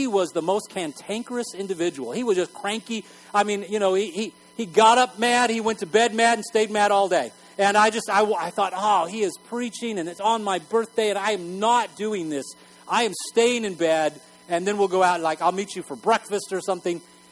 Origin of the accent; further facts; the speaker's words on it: Texas, United States; I grew up in West Texas. And in West Texas, everybody goes to church.